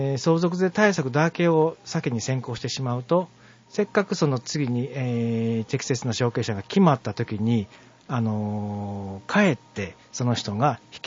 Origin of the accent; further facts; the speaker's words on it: Kyoto, Japan; now in Tokyo, Japan; 出身は京都なんですけども、ずっと東京におりまして、